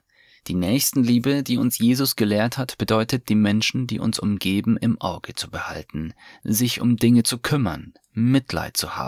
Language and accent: German; Trier, Rhineland-Palatinate, Germany; now in Berlin, Germany; Ursprünglich komme ich aus Trier und bin selbst römisch-katholisch. Ich bin jetzt aber in Berlin wohnhaft